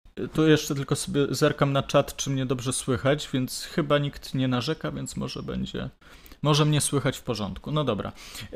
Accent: Opole Voivodeship, Poland; moved away as an adult; now in Kraków, Poland; No, przeprowadziłem się z Opolszczyzny do Krakowa, żeby studiować film.

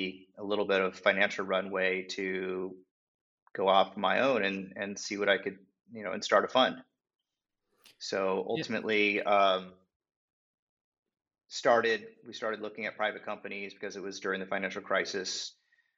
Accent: San Diego, California, United States; But I'm from Southern California, And in Southern California, it's just there's not a very big industry for this business, especially in San Diego, where I'm from.

